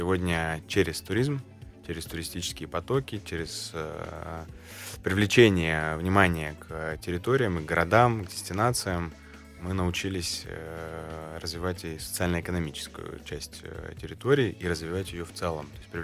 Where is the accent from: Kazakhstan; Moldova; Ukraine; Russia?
Ukraine; Kerch, Crimea; а я крымчанин и кирчанин